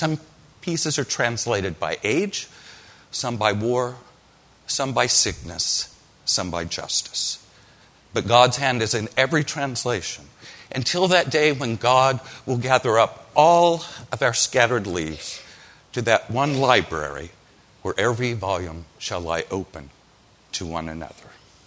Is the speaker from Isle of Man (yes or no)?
no; Perry, United States; Some of you of a certain age, around my age, when I was growing up in Perry